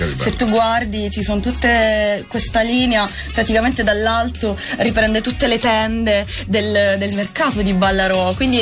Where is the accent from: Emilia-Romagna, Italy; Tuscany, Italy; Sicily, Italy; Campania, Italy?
Sicily, Italy; Palermo; sono palermitana e sono tornata qui a trovarti.